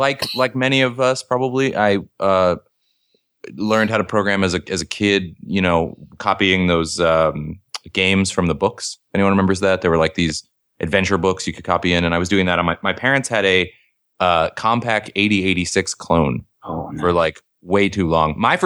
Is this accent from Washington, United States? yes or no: yes; Seattle, Washington, United States; Your Canadian Blue Jays making the playoffs means that my hometown Seattle Mariners are now the longest suffering team in baseball.